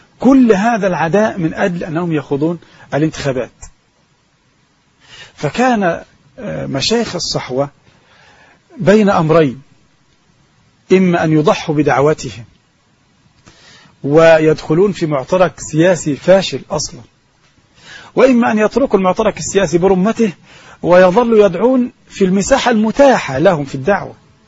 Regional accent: Egypt; عندنا في مصر

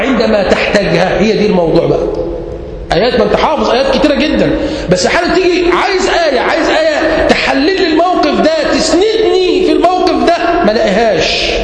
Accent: Egypt; هنا عندنا في مصر

